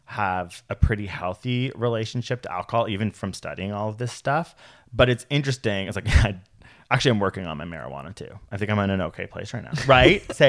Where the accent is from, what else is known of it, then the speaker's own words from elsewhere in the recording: United Kingdom; I keep being British